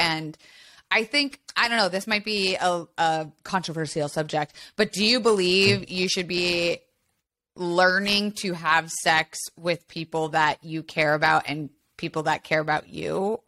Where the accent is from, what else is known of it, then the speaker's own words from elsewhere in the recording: Tampa, Florida, United States; No, I grew up in Florida.